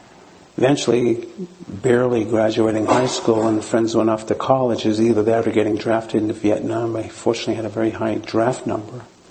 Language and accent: English; Massachusetts, United States; Growing up outside of Boston, my family loved Chinese food, and I, from a little boy, would be going to Chinese restaurants